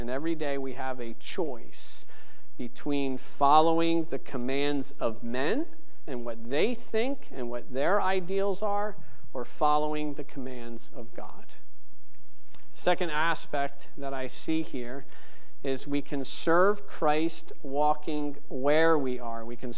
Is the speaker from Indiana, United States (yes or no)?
no; Pennsylvania, United States; I'm from Pennsylvania, right? You guys know that.